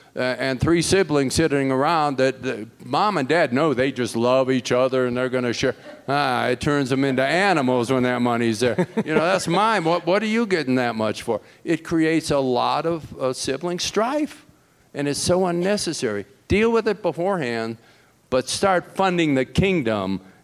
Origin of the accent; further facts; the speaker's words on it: Cleveland, Ohio, United States; I'm from Cleveland. I learned to hate Pittsburgh.